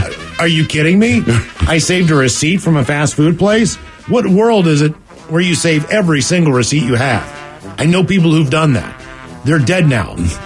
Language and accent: English; Kansas, United States; so I'll just go with the Kansas lady sucking least, because that is my home state.